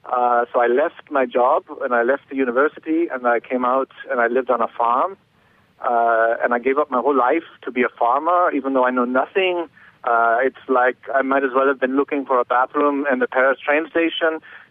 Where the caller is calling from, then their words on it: Germany; English is a second language; I'm calling from outside Berlin, Germany.